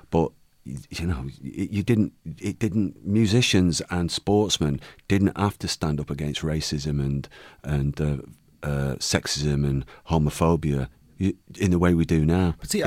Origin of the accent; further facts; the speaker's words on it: Manchester, North West England, United Kingdom; we are from Manchester, we mention it in our songs.